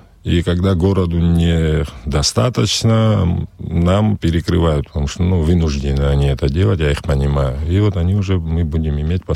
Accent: Shitskvara, Abkhazia, Georgia; Вот сейчас в моем родном селе в Шицкварах 11 учеников.

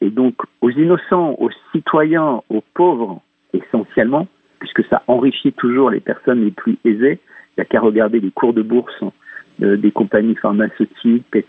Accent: France; Juste pour moi, je suis français.

